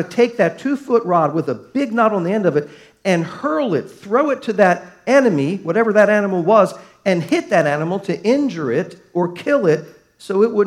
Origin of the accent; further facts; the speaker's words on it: Baltimore, Maryland, United States; I always thought that was cool when I was a little kid growing up on Cortez Road in Baltimore.